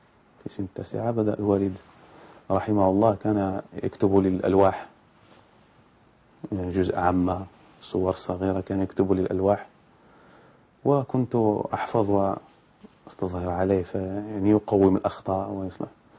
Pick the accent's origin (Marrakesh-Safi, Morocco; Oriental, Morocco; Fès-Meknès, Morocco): Marrakesh-Safi, Morocco; Marrakesh; born there; ولدت في مراكش، مدينة مراكش وهي معروفة، في سنة 1974، لأن ولدت في أسرة طيبة مباركة